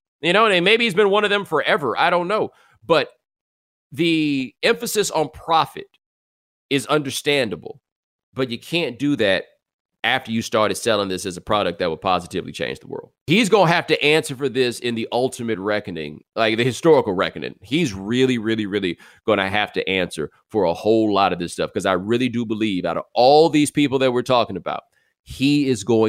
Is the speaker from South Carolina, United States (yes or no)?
no; Houston, Texas, United States; I'm from Houston. We say bruh.